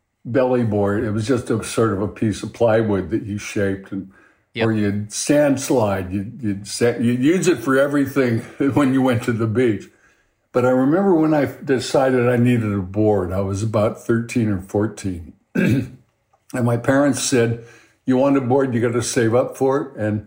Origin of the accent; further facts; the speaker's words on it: Hawaii, United States; But growing up in Hawaii was great. After my intermediate school, we moved over to the Southwest Shore, over to a place called Cocoa Head in that area, which is the southeasterly shore of the island.